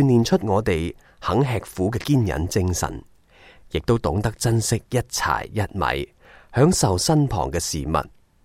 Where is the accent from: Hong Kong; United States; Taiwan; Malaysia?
Hong Kong; 我生在60年代的香港，是个困乏的年代，但是亦都是快乐进取的年代。